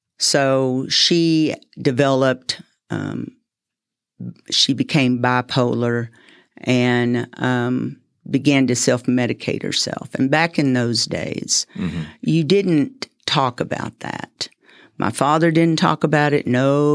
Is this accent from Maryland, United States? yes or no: no; New Deal, Texas, United States; So yes, they owned a farm, and I grew up on the farm, actually right outside of Lubbock in a little town called New Deal.